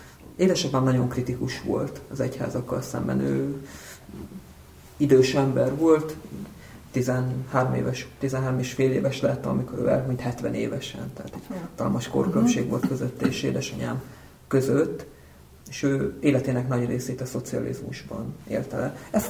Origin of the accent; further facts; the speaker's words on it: Furta, Hajdú-Bihar, Hungary; Hajdú-Bihar megyében nőttem föl, Biharban, a Kissárét és a Bihari sík találkozási pontjánál Furtában, néhány 10 kilométerre a román határtól van ez a település. Egyéb iránt talán a Román Ortodox Egyház fenntartásában működő iskolában jártam